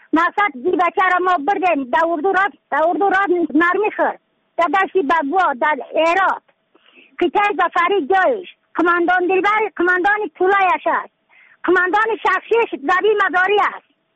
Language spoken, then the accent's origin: Persian; Badakhshan, Afghanistan; از بدخشان هستم، مرکز بدخشان،